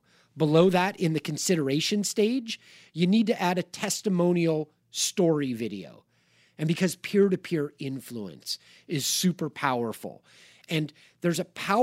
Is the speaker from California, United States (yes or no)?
yes; Los Angeles, California, United States; Houston, my hometown of Los Angeles, Indianapolis, and Sactown